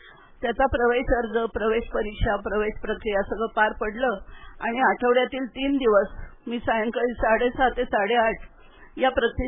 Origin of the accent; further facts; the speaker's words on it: Dhom, Maharashtra, India; दक्षिण काशी वाईजवळील धोमचे, धोम्य ऋषींनी वसवलं म्हणून ते धोम असं म्हणतात। … पण त्यांना पेशवाईत देशमुखी मिळाली म्हणून